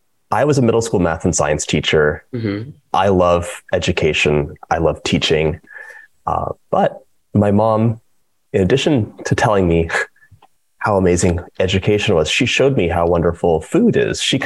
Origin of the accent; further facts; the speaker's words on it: Los Angeles, California, United States; moved away; I'm from Los Angeles, and we moved to the East Coast. And the seasons are so strong.